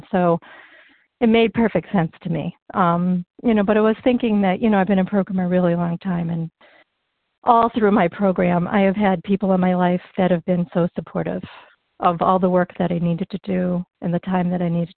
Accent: Massachusetts, United States; from the Berkshires in Western Massachusetts.

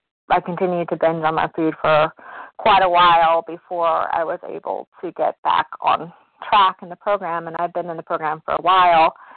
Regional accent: Virginia, United States; I'm from Virginia. Thanks for calling on me.

